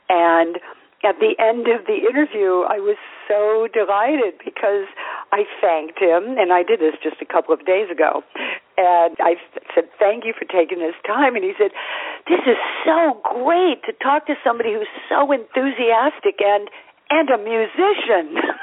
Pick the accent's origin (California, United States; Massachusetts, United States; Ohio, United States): California, United States; I'm from California and he lived in California for years, but we both much prefer New York.